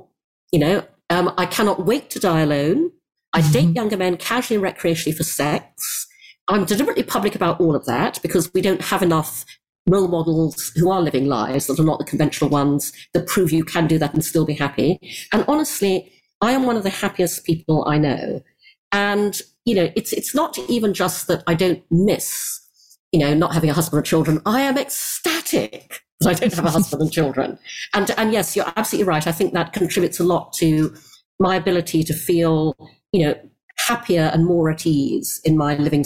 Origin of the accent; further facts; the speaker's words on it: Brunei; I'm half English, half Chinese. My mother's Chinese. I grew up in Asia, in Brunei.